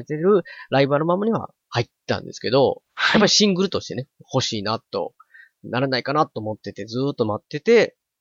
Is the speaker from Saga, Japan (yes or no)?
no; Osaka, Japan; って僕大阪なんですけど